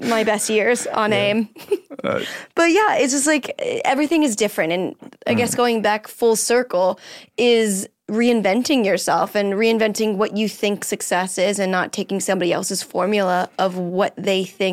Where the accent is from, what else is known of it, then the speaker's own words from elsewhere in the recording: Philippines; I'm Filipino.